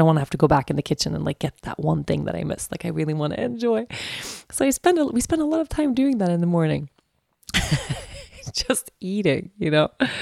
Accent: Sweden; accent: Swedish; English is a second language; Like, in Sweden, we eat. Did you hear my Swedish accent just came out there? In Sweden, we eat something called leverpastej. Okay. In Sweden, people, since the dawn of time, okay, I grew up with this.

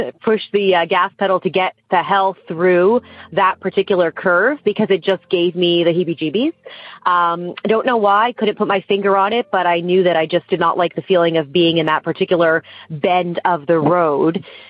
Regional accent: Toronto, Ontario, Canada; I grew up outside of Toronto, just north of Toronto, and there's always been a road that was near my parents' house.

